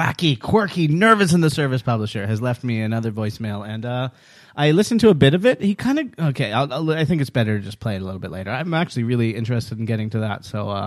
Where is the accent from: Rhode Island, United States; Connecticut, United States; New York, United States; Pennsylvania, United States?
Pennsylvania, United States; Pittsburgh; They actually got booed out of my hometown Pittsburgh in the baseball.